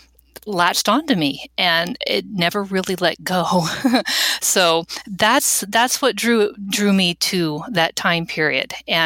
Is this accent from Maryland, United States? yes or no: yes; Maryland, United States; also born or lived in Virginia; I was raised on the East Coast. I was born in Virginia, raised in Maryland, but I never really felt drawn or that interested in American history.